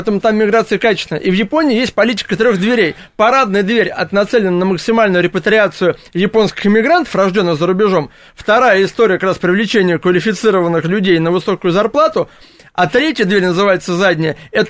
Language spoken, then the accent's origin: Russian; Moscow, Russia; Город я коренной москвич, у меня отец из Владимирской области.